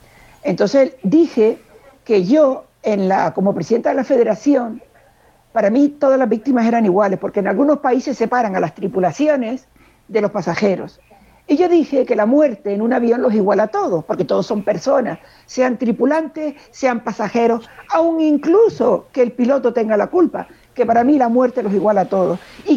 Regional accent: Canary Islands, Spain; now in Madrid, Spain; Yo llevo 43 años viviendo en Madrid. Y yo soy muy canaria. Y también he pensado siempre que tenía una deuda por vivir fuera de mi isla, la que tanto quiero, ¿sabes?

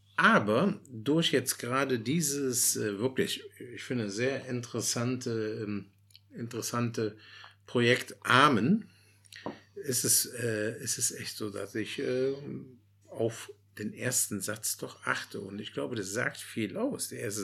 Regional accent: Cologne, North Rhine-Westphalia, Germany; Der nächste Text erfreut mich besonders als Kölner.

